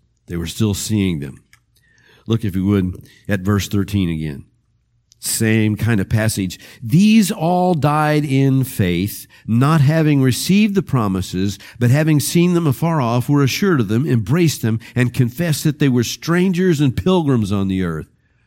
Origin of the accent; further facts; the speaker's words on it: Arkansas, United States; also born or lived in Independence, Missouri; I was born in Arkansas, and I was raised part-time in Arkansas. But my family moved from that place in Arkansas to Independence, Missouri. And from Independence, Missouri, we moved back to Arkansas.